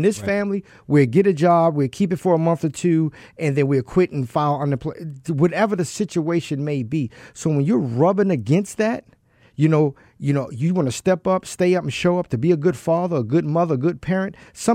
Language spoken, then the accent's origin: English; Baltimore, Maryland, United States; Baltimore, my hometown. There's nothing to be proud about.